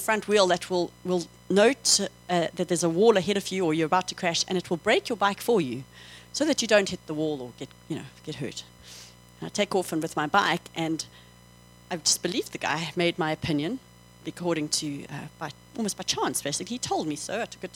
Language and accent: English; England, United Kingdom; your father's an Afrikaner and I'm English.